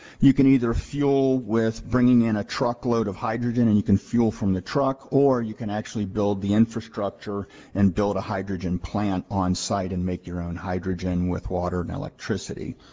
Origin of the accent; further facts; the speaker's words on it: Midwest, United States; I came from the Midwest